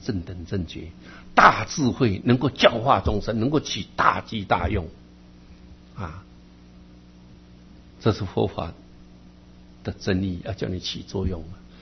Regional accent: Yilan County, Taiwan; 在我小时候啊，台湾人口只有500多万，所以乡下真的是很偏僻。所以我们乡下有什么啊，我们宜兰县

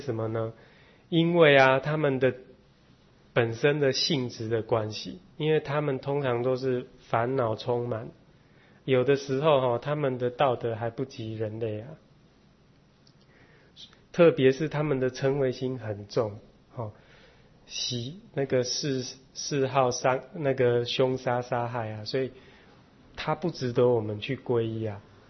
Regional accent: China; 尤其是我们中国人哈，祭祀是我们中华民族啦，可以说五千年来的传统

